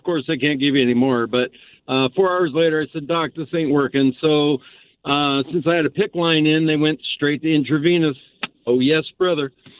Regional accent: Philadelphia, Pennsylvania, United States; I am from Philadelphia, Northeast, from the Northeast Hospital, the same hospital that Bill Cosby was born in.

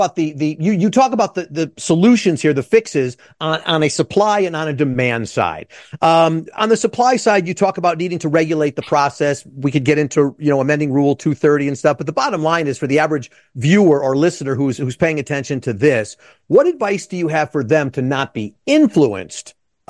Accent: Skokie, Illinois, United States; I grew up in Skokie. I went to school with his sister.

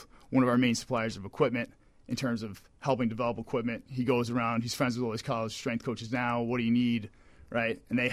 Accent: New York, United States; accent: New York; I'm from New York, if you can't tell from my accent.

